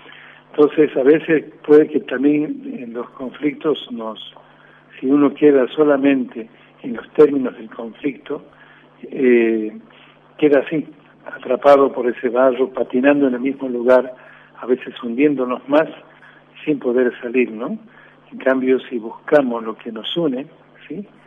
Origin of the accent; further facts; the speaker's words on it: Tucumán, Argentina; yo he nacido en Tucumán, ¿sí? He nacido en el campo, ¿sí? Un pueblo que se llama, un paraje más bien, que se llama Romera Pozo, ¿sí? A 35 kilómetros de la ciudad de San Miguel de Tucumán, y una familia de 8 hermanos